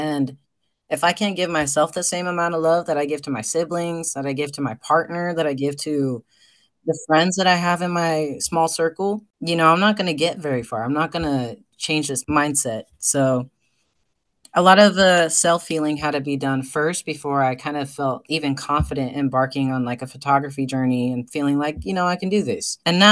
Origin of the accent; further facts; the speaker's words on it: Ukiah, California, United States; also born or lived in Mexico; So I'm originally from the Coyote Valley tribe in Ukiah, or really kind of like south of Willits, as north of Ukiah as you can get. And I'm also Mexican.